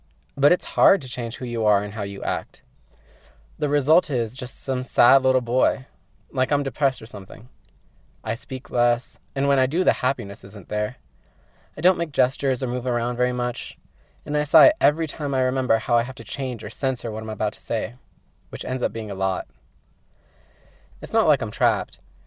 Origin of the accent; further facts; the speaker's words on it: Texas, United States; I'm from Texas.